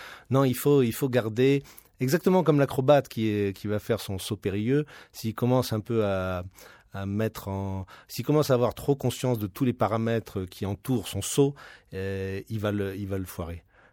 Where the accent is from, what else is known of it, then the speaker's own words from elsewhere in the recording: Strasbourg, Grand Est, France; born there; moi, je suis né à Strasbourg, c'est pas une île, hein